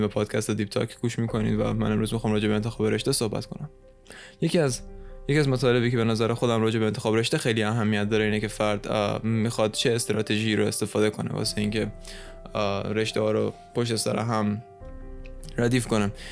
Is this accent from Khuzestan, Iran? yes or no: yes; Ahvaz, Khuzestan, Iran; برم اهواز، همون اهواز شهر خودم زندگی کنم